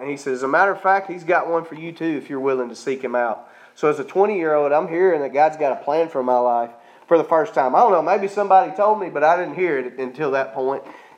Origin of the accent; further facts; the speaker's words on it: Florence, Alabama, United States; I was born and raised down here in Florence, Alabama, to a good family, but not a godly family.